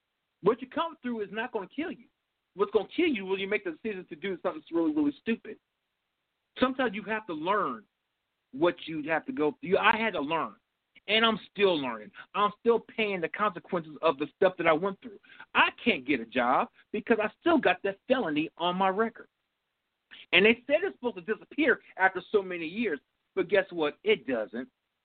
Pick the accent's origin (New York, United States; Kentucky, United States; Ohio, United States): Ohio, United States; Dayton; I grew up in Parkside. That's in Dayton, Ohio. I grew up in Hilltop. I grew up there.